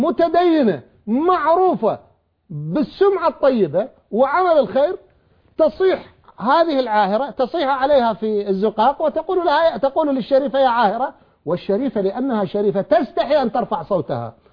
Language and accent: Arabic; Iraq